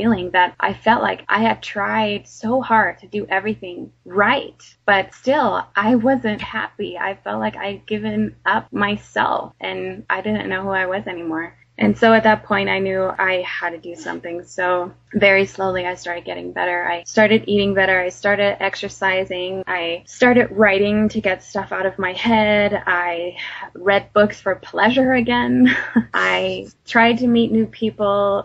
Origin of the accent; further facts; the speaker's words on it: Germany; with my mom being German and me and my brother growing up in Germany and having our little family there, then my father being American and eventually moving back to the States and his whole side of the family being over there